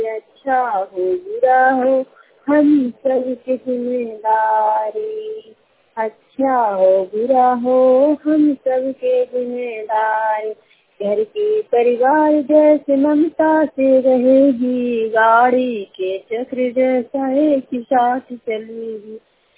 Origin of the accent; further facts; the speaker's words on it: Tedo, Bihar, India; मैं हरनौत प्रखंड के टेड़ो के रहने वाली हूँ।